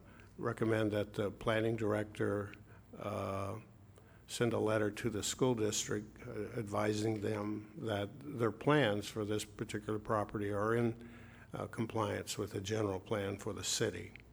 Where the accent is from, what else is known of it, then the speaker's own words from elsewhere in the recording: Santa Paula, California, United States; I grew up in Santa Paula, and I remember those homes back in the 50s and 60s